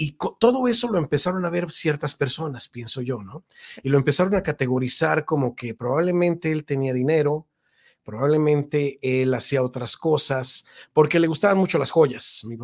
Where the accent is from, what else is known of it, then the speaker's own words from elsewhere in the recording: Ocotlán, Jalisco, Mexico; nosotros somos originarios de Ocotlán, Jalisco, en Guadalajara.